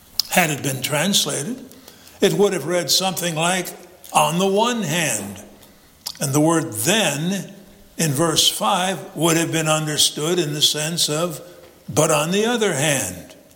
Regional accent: Illinois, United States; Well, you know, when I grew up in Illinois and I moved to North Carolina, as far as I'm concerned, I went down to North Carolina.

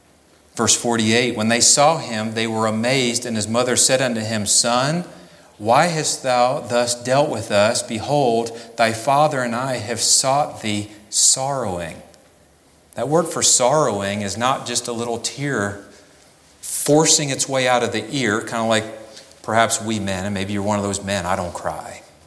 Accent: North Carolina, United States; You know, I'm from Cleveland County. Broad River runs through Cleveland County.

